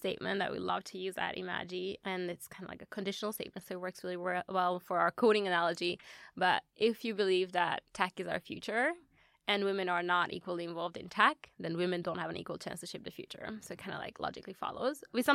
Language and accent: English; Hungary; English is a second language; also born or lived in Chile; I was born and raised in Hungary.